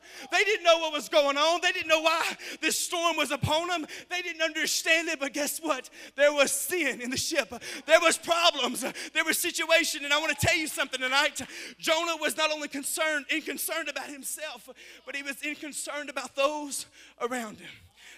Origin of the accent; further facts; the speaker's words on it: Mexico; I remember growing up in Mexico and learning the language